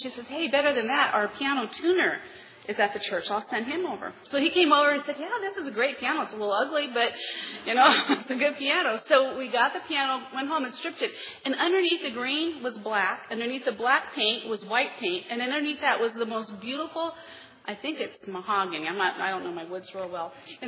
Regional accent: Kansas City, Missouri, United States; I come from Kansas City, Missouri. You know what the motto is for Missouri? The show me state.

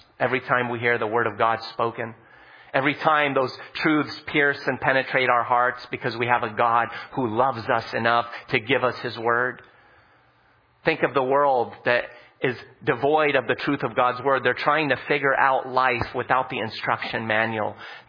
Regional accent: Lebanon; now in United States; You know, when I came here from Lebanon, I immediately noticed how so different things were from where I grew up.

